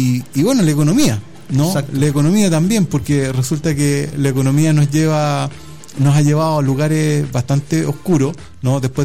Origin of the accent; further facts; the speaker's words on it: Chile; ya ni siquiera como chilenos, sino que como humanidad